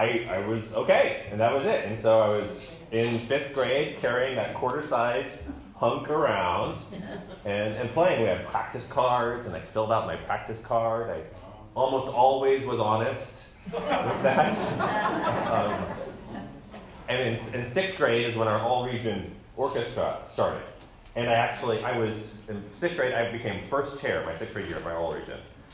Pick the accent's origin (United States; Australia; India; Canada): United States; College Station, Texas; I grew up in College Station, Texas, and they have an orchestra program there that begins in fifth grade.